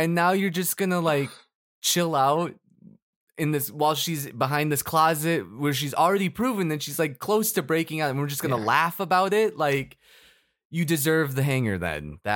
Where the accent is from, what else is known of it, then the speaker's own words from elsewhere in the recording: Minnesota, United States; I mean, I grew up in Minnesota, so we were against Brett all